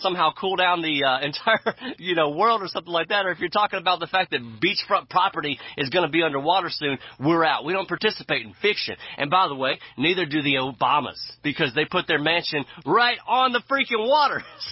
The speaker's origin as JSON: {"language": "English", "region": "Mississippi", "country": "United States", "said": "even though he's from New England, I'm from Mississippi."}